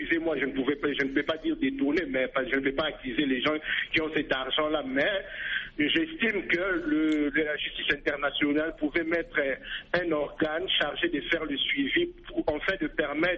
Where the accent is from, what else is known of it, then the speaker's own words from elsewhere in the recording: DR Congo; now in South Africa; je suis de la RDC, je reste en Afrique du Sud